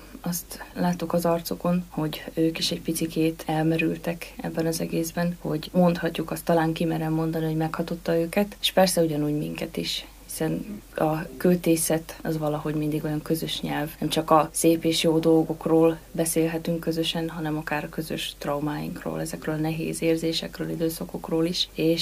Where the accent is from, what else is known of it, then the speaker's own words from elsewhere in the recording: Zakarpattia Oblast, Ukraine; Egyszerűen talán maga az üzenete kárpátaljaiként, vagy külhoni magyarként amúgy is felerősödik